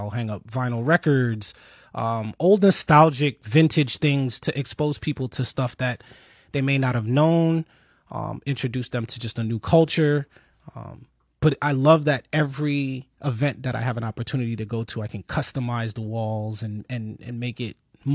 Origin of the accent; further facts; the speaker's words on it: New York, United States; the music that I was around growing up in New York, the graffiti that was on the walls.